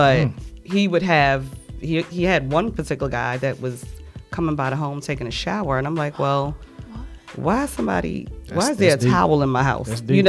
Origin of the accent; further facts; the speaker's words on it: Brooklyn, New York, United States; I'm from New York. He was from Harlem. I'm from Brooklyn.